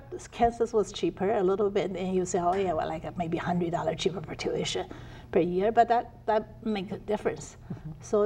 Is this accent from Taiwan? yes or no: yes; Taiwan; English is a second language; moved away as an adult; now in United States; You know, I grew up in Taiwan, and I miss ocean.